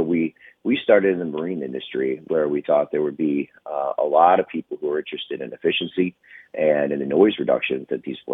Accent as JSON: {"language": "English", "region": "Michigan", "country": "United States", "said": "I'm originally from Michigan, and I started the company in Philadelphia where I was working as an executive producer."}